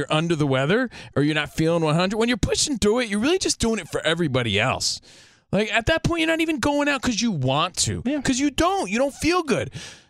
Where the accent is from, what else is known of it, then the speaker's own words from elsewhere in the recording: New Jersey, United States; also born or lived in Long Island; That's the soundtrack to our life growing up in New Jersey and Long Island.